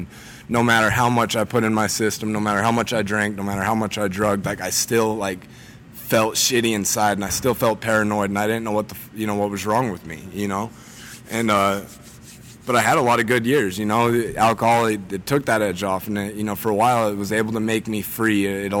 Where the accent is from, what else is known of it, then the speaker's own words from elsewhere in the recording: Heber City, Utah, United States; I grew up in Heber City. It's a small town right by here, and we'd go out in the woods and party, or else we'd come to Salt Lake and party, whatever.